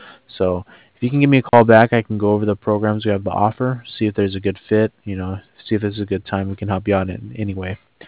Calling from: Cardiff, Wales, United Kingdom; I'm calling over from Cardiff.

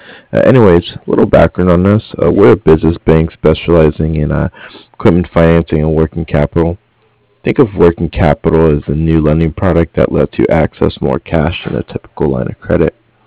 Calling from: Cardiff, Wales, United Kingdom; I'm actually calling from Cardiff.

